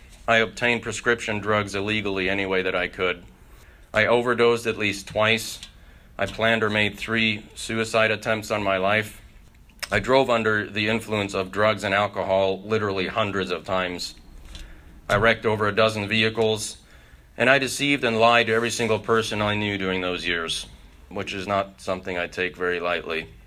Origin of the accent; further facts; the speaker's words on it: Munich, Bavaria, Germany; now in United States; I was born in Munich, Germany. I grew up in a traditional two-parent, two-child family. I moved to the United States in 1985 when my dad accepted a job opportunity here and we all moved.